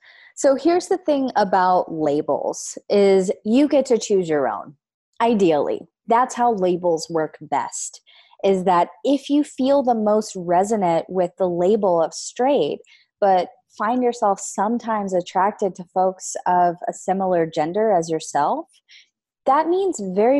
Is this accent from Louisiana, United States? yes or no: yes; Louisiana, United States; also born or lived in Texas; And I grew up in the South, so in Louisiana, Texas area.